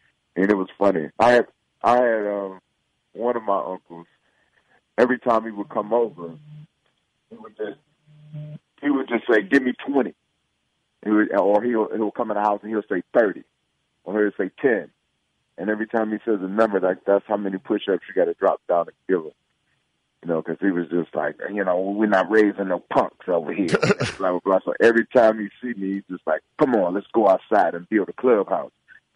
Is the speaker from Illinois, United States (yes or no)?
no; Detroit, Michigan, United States; inspiration for a lot of my skits comes from just me observing everything that goes on around my neighborhood growing up in Detroit